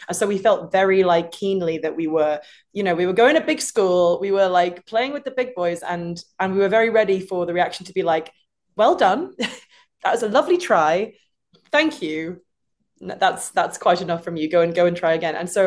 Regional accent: United Kingdom; now in United States; oh, I'm a Brit in America

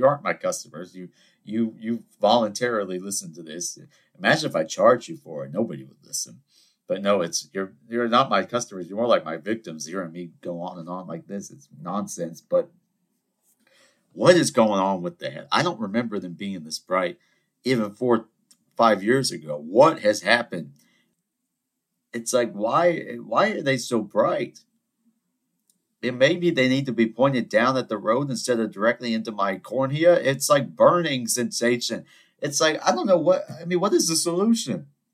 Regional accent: Charleston, South Carolina, United States; I'm half Greek, you know. It's my nature. I'm from Charleston, South Carolina, one of the most beautiful places in the world

